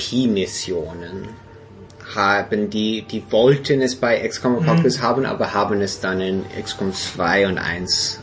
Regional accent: United States; ich bin Amerikaner.

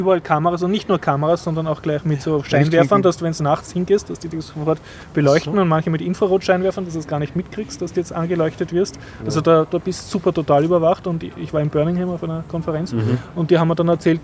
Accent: Austria; Dann habe ich als Österreicher, das ist für mich eine erkennungsdienstliche Maßnahme.

